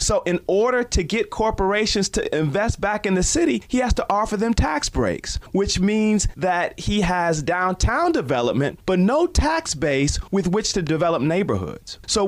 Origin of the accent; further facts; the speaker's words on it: Detroit, Michigan, United States; So I grew up in Detroit. I was 4 years old when we elected our first black mayor.